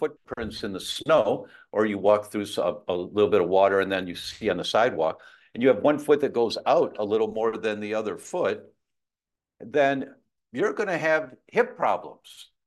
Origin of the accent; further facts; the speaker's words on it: Chicago, Illinois, United States; I'm from Chicago, I know Frank Thomas.